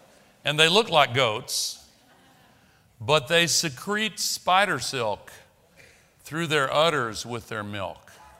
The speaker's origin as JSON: {"language": "English", "region": "the South", "country": "United States", "said": "Now, I'm from the South. We have something called kudzu there."}